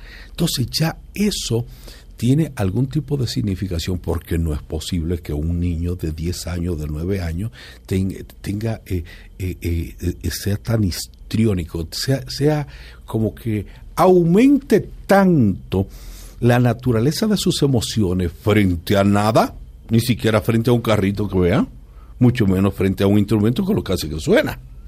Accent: Altamira, Puerto Plata, Dominican Republic; yo soy de un pueblecito de 37,000 habitantes. Yo creo que Altamira es uno de los municipios más pequeños que tiene Puerto Plata, que es una provincia de República Dominicana.

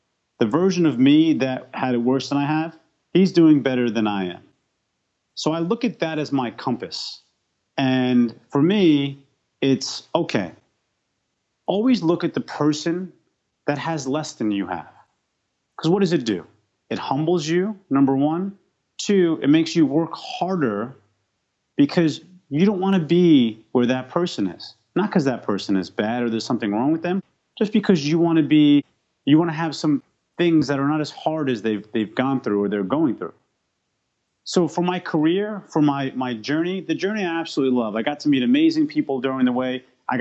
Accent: New York City, New York, United States; born and raised in New York City, I believe in the micro moments.

